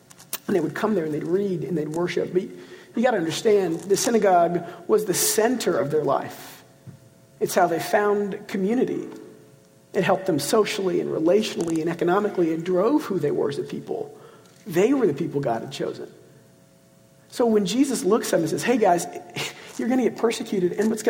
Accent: United States; We are Western, we are American, we are linear.

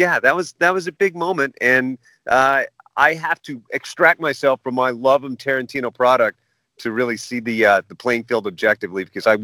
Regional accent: Sacramento, California, United States; and then here in my hometown of California State Capitol, they got me 3 more.

